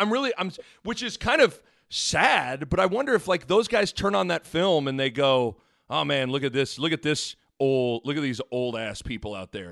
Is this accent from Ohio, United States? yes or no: no; Nebraska, United States; people, you know, they know I'm from Nebraska and they'll always kind of ask me about Nebraska football.